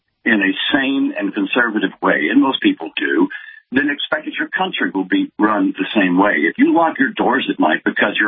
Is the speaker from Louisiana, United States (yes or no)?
yes; Louisiana, United States; and I'm from Louisiana, where they're so crooked that when they die, we have to screw them into the ground to bury them.